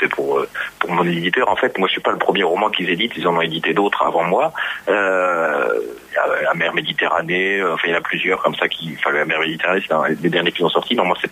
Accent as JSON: {"language": "French", "town": "Bar-le-Duc", "region": "Grand Est", "country": "France", "tie": "born or raised there", "said": "je suis Lorrain et que j'ai longtemps habité juste en dessous de Verdun, à Bar-le-Duc. Donc, c'était la base arrière de Verdun."}